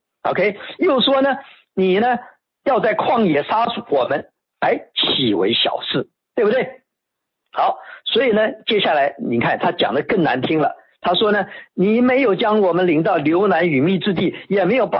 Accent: China; 我们中国人有一句俗话

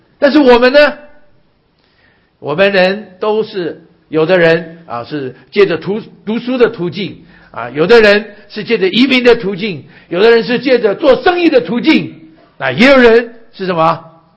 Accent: Taiwan; now in United States; 我在小的时候在台湾我叫做外省人，我到了美国来了我是外国人，我现在有的时候好像有机会回到中国大陆，我变成什么？我变成侨胞，

